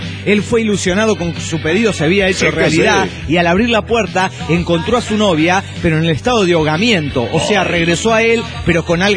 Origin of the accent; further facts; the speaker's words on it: Cali, Valle del Cauca, Colombia; de Cali, Colombia.